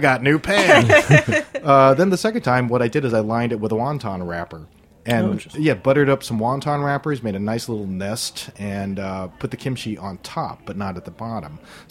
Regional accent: Guam; born or raised there

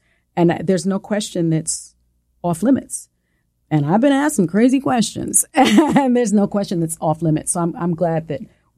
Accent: Bronx, New York, United States; accent: Puerto Rican; first language es; English is a second language; I'm a kid from the South Bronx. And I have a little bit of a, you know, Spanish is my first language. So I had a little bit of like a Puerto Rican, like a little, you know, twang

